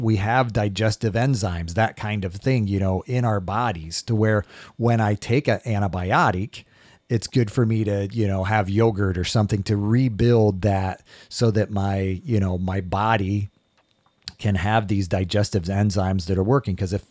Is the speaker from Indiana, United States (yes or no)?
yes; Windfall, Indiana, United States; so many people from back where I grew up in Windfall didn't recognize me.